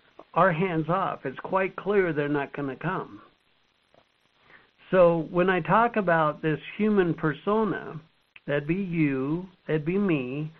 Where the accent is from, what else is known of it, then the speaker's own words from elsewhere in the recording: Utah, United States; All right, I grew up in the United States, small town in Utah.